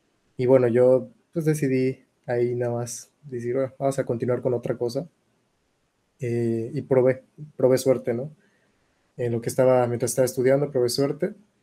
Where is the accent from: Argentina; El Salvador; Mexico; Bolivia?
Mexico; Yucatán; yo soy originario de Yucatán. Nací en Yucatán, vivo en Mérida actualmente.